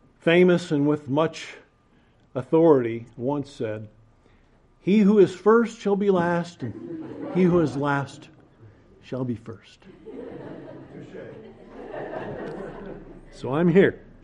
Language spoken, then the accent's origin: English; Bakersfield, California, United States; Okay, I'm from Bakersfield. I like everything John Wayne.